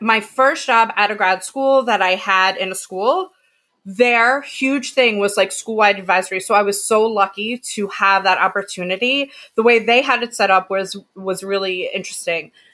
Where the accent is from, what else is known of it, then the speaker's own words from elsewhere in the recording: Brooklyn, New York, United States; So a little bit about me. I'm from Brooklyn, and I've worked in so many different schools